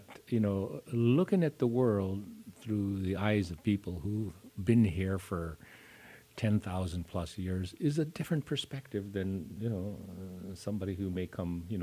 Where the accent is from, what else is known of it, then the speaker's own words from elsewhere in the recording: Kotzebue, Alaska, United States; And I'm from Kotzebue. I'm a Kikiktarugmi, as we say, a person from a little island, sort of.